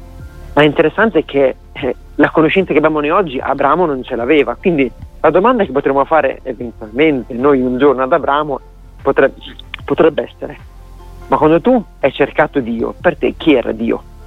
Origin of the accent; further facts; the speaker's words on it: Riccione, Emilia-Romagna, Italy; Io sono di Riccione, un paese di 30-35 mila persone, ed ero l'unico avventista di Riccione insieme a mia mamma.